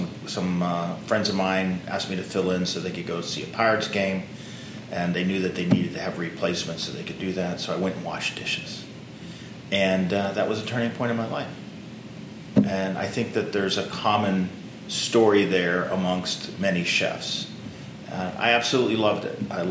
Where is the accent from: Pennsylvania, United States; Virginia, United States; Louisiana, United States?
Pennsylvania, United States; Pittsburgh; I'm from Pittsburgh, Pennsylvania. That's my hometown. And from what is even today kind of a rough part of Pittsburgh, a section called East Liberty.